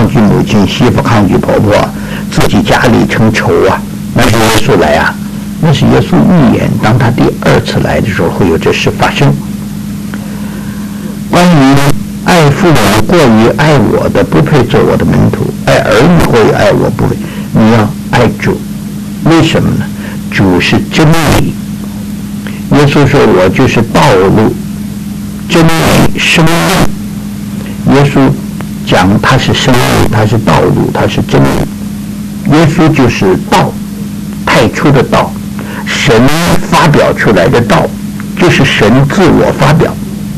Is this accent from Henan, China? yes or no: no; Tangshan, Hebei, China; 在我们家乡就唐山那一带